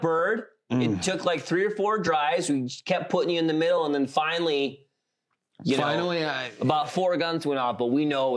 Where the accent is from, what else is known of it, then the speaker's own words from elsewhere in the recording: South Dakota, United States; I'm from South Dakota. Lots of pheasants there.